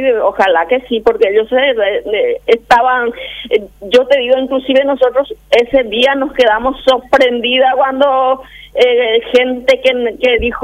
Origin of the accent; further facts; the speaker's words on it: Paraguay; nosotros somos paraguayas